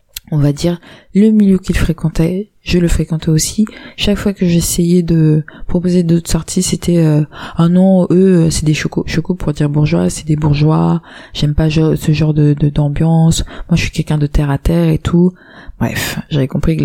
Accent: France; Enfin, je suis française

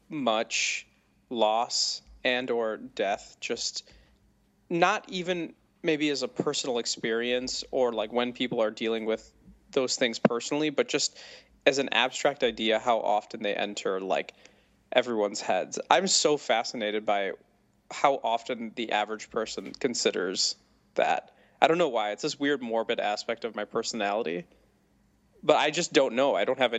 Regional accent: Downers Grove, Illinois, United States; I grew up in Downers Grove, Illinois. Darien is my hometown, but it's like close to the... It's a Chicago suburb.

